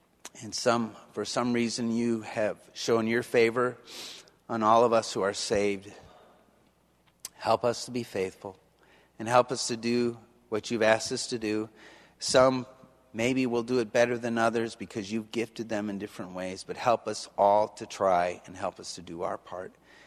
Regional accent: United States; And I don't preach this because I'm an American, because sometimes they think, oh, that's the way Americans think.

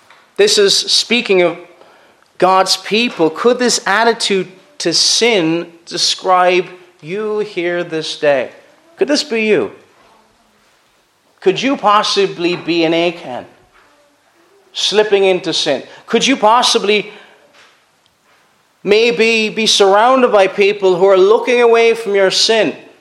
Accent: Cork, Munster, Ireland; I'm originally from Cork

